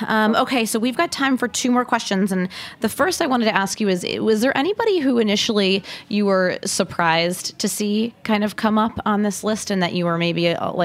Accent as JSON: {"language": "English", "town": "Detroit", "region": "Michigan", "country": "United States", "said": "I am from the Detroit area, so I'm a little bit biased"}